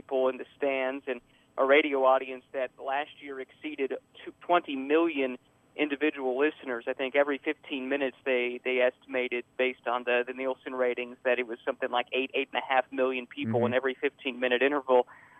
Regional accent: Indianapolis, Indiana, United States; I grew up in Indianapolis. This race has always been very special to me.

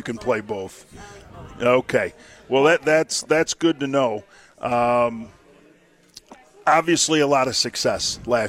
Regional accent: Royal Oak, Michigan, United States; I grew up in Royal Oak, so kind of the Metro Detroit area and Pine Knob.

